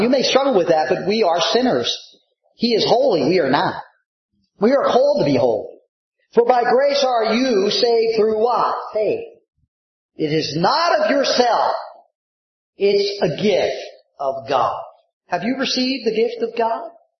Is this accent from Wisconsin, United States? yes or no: no; Riverside, New Jersey, United States; Back one church I candidated at was in my hometown where I was born. The Church of the Open Bible in Riverside, New Jersey. That's where I was born, right down the street.